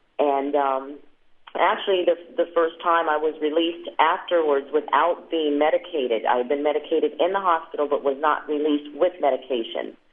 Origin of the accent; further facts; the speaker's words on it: Santa Rosa, California, United States; I grew up in Santa Rosa, California